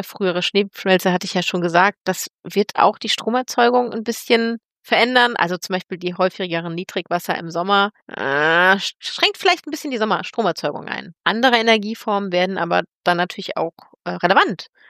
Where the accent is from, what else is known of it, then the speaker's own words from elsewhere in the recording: Düren, North Rhine-Westphalia, Germany; Hey, ich komme hier aus Düren. Hier fahren immer Rübenlaster rum.